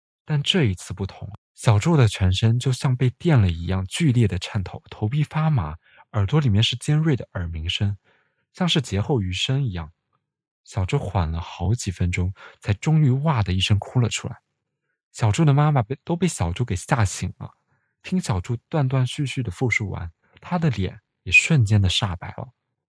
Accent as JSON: {"language": "Chinese", "region": "Guangdong", "country": "China", "said": "因为我是个潮汕人，潮汕地区那会儿会比较落后，一般人的家里面是没有厕所的"}